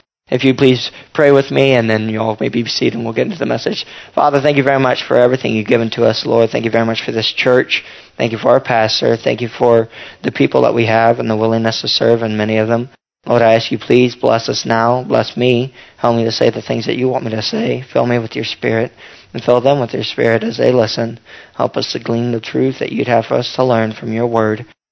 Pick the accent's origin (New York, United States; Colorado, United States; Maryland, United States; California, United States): Maryland, United States; And, of course, I'm from Maryland, so I'm whistling a happy song